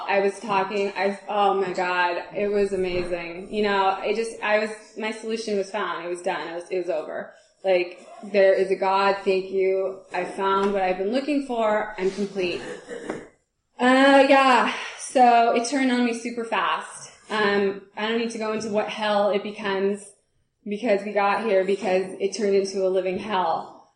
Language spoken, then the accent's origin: English; Palo Alto, California, United States; So I grew up in Palo Alto, like a fairly normal childhood.